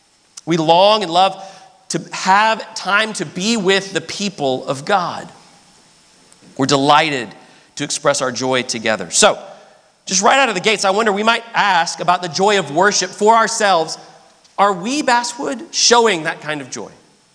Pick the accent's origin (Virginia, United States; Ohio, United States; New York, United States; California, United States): Ohio, United States; I was from Ohio. I met this guy in Birmingham, Alabama. I thought it was kind of a Southernism.